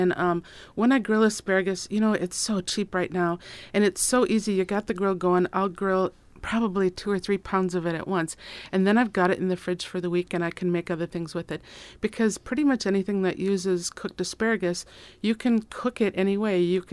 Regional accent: Minnesota, United States; You know, I'm from Minnesota, and it grows wild there

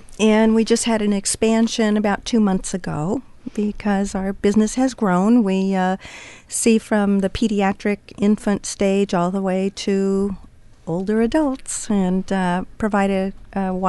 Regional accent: California, United States; now in Astoria, United States; And I moved from California. I just moved up the coast some. I was from the Monterey Bay area and just fell in love with Astoria and moved here around 7.5 years ago.

